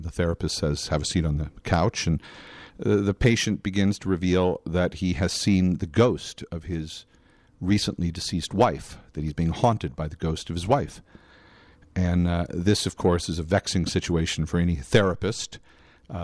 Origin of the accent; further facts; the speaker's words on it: Chicago, Illinois, United States; He knew I was from Chicago.